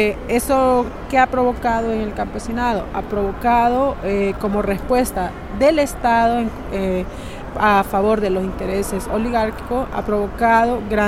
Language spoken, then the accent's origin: Spanish; Honduras; Nosotros como hondureños presentamos la propuesta de reforma agraria integral